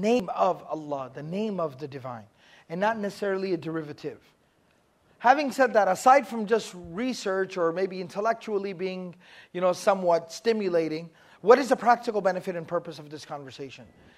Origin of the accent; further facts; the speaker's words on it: Texas, United States; Don't worry, I'm from Texas, all right? I have no idea what these words mean either.